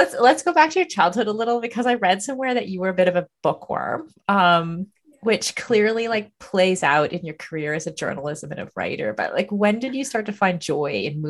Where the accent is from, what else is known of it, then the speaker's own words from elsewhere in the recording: Kitchener, Ontario, Canada; I'm also from Ontario.